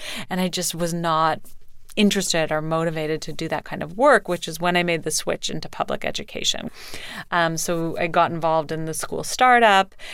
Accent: Canada; I'm from Canada.

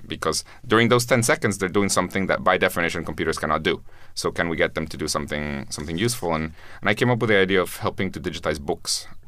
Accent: Guatemala; I'm from Guatemala, which is a very poor country.

